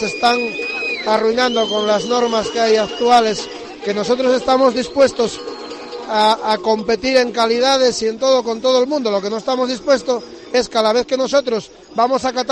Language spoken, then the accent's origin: Spanish; Llanera, Asturias, Spain; De Llanera.